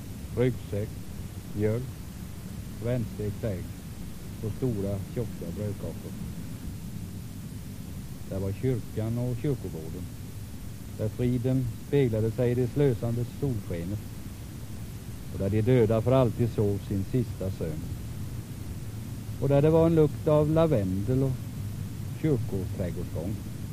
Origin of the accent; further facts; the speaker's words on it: Näshult, Jönköping County, Sweden; I 30 år så låg mitt barndomshem här i prästgården i Näsot. Så länge var min far verksam här. Och så länge växte jag upp här i Näsot.